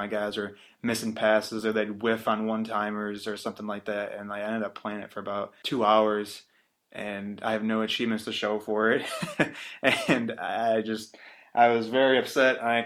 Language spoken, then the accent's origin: English; Michigan, United States; So, being raised and growing up in Michigan, where there's lots of hockey, I just said, hey, I want to buy NHL 3-on-3 Arcade, or whatever that game is.